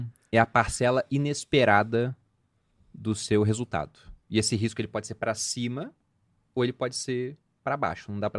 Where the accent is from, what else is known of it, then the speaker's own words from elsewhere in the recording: Taubaté, São Paulo, Brazil; also born or lived in Cabo Frio; Eu nasci, na verdade, em Cabo Frio, mas saí de lá com menos de um ano, porque o meu pai era piloto de helicóptero e a base ficava em Taubaté, a base de aviação do Exército.